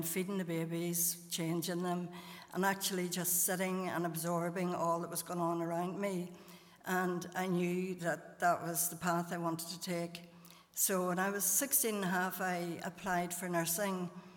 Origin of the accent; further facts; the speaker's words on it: Belfast, Northern Ireland, United Kingdom; I was born in Belfast and brought up in Mount Marion area, quite close to here. I went to Craigie Primary School and to Knockbreda High School. My family attended St. Jude's Church